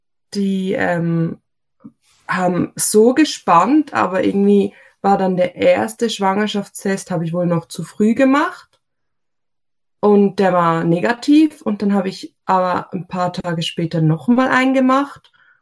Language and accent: German; Switzerland; also born or lived in Germany; now in Olten, Switzerland; Ich komme aus der Schweiz, wie man wahrscheinlich ziemlich gut hören kann. Bin in Deutschland geboren, aber dann recht jung in die Schweiz gekommen. Ich wohne mit meinem Mann zusammen in der Nähe von Olten